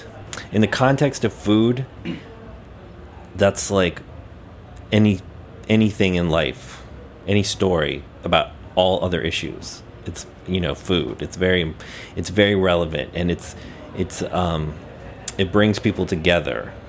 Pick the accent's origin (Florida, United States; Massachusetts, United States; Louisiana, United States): Louisiana, United States; New Orleans; I grew up in New Orleans, and New Orleans is a very food city.